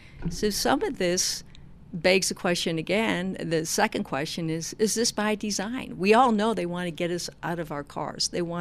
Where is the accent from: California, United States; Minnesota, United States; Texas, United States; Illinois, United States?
Illinois, United States; Chicago; I'm from Chicago. There's no other source, really.